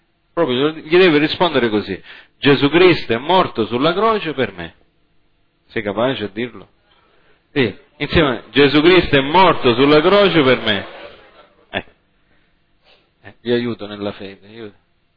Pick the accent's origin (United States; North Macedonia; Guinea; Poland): United States; now in Italy; Io non ho una grande memoria. Io sono cresciuto in America, lì non ci facevano memorizzare le poesie come qua in Italia.